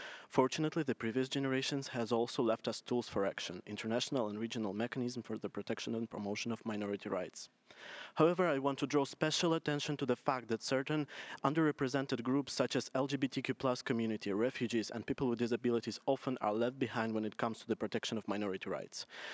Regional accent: Moldova; English is a second language; I'm from Republic of Moldova

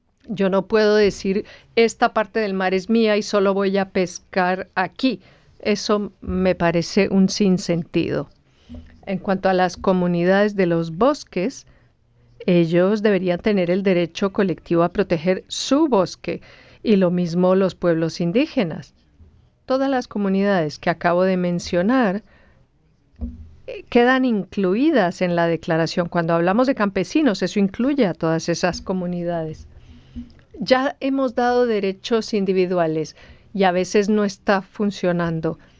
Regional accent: Kerala, India; Yo, por ejemplo, vengo de Kerala, una zona costera de la India. La mayoría de nuestro estado da sobre la costa

